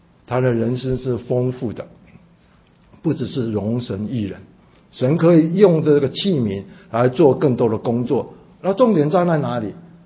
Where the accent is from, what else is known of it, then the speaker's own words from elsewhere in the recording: Chiayi, Taiwan; 那有一次我到另外一个比较东，我们叫东市场，比较大的，我们在嘉义市城门外的